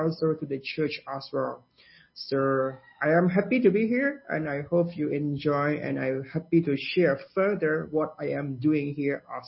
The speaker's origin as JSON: {"language": "English", "country": "Cambodia", "second_language": "English", "lives_now": "Saint Vincent and the Grenadines", "said": "I am originally from Cambodia, but now I am serving with the United Methodist Church in the Caribbean, St. Vincent, as a youth coordinator."}